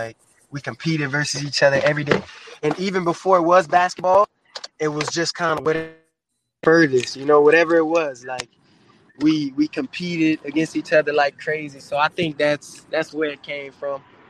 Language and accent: English; Louisiana, United States; You know, we're from Louisiana.